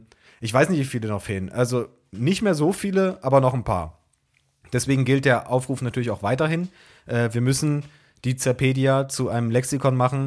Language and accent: German; Saxony-Anhalt, Germany; born there; Ich wurde in Sachsen-Anhalt geboren und wohne, sicher zum Leidwesen von André, immer noch in Sachsen-Anhalt.